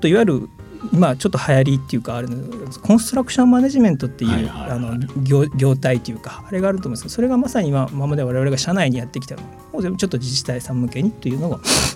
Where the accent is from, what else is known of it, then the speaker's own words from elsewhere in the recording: Kyushu, Japan; まあ、そもそもずっと生まれも育ちも九州ですので、そこに貢献するのはありかなと思って入ったのが実態